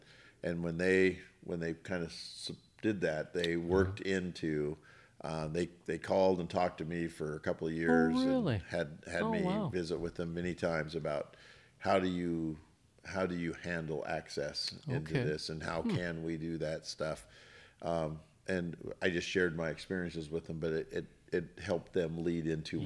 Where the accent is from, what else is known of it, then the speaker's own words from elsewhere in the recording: Coulee City, Washington, United States; And that's the, just me growing up in Cooley City, and I don't take dry falls for granted.